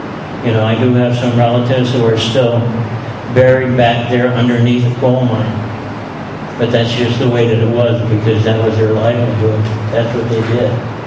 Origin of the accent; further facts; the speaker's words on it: Pennsylvania, United States; born there; I was born in the Northumberland County region of Pennsylvania, which is the anthracite coal region. My relatives were coal miners, you know.